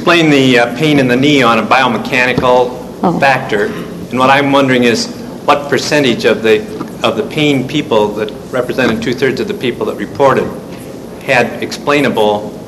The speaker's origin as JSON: {"language": "English", "town": "Minneapolis", "region": "Minnesota", "country": "United States", "said": "I'm from Minneapolis."}